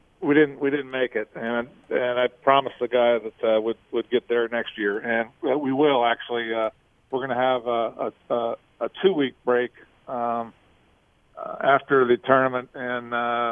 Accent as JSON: {"language": "English", "region": "Nebraska", "country": "United States", "tie": "born or raised there", "said": "Even though I grew up in Nebraska, I'd never been to the Black Hills and never been to see Mount Rushmore"}